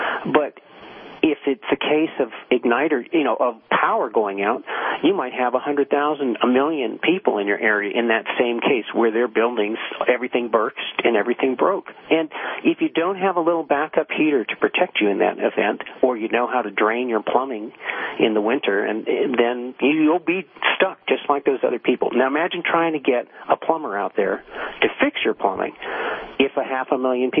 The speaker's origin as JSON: {"language": "English", "region": "Vermont", "country": "United States", "said": "Yeah, I remember in Vermont. I'm from Vermont, and I wasn't there for the super ice storm 10 years ago"}